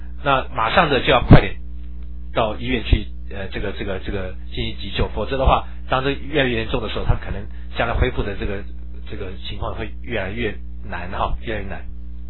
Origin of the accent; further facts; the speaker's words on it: China; 所以我们中国人很喜欢用什么，用补的方式。